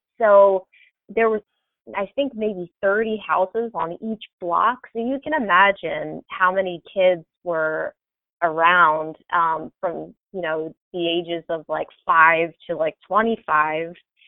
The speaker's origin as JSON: {"language": "English", "town": "Philadelphia", "region": "Pennsylvania", "country": "United States", "tie": "born or raised there", "said": "Well, I'll tell you, I grew up in Philly, in Philadelphia, in the city."}